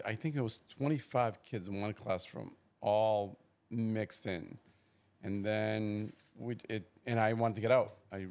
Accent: Cape Verde; That's 10 islands in the archipelago of Cape Verde. I lived in the smallest island.

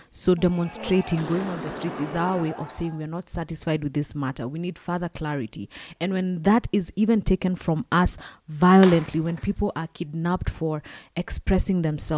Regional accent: Kenya; I am saddened as a Kenyan.

